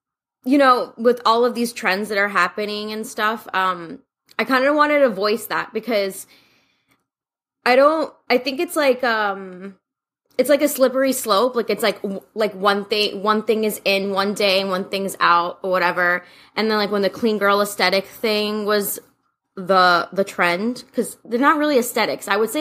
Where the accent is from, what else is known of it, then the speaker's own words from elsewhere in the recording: Brooklyn, New York, United States; Especially like growing up in Brooklyn, like that's how we dress out here, especially like in the cold.